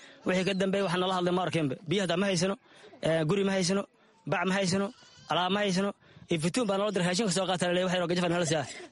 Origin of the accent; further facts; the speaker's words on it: Saakow, Middle Juba, Somalia; waxaan ka soo barakacay degmada Saakow, xasaboon iyo 5 bilood aan deganahay.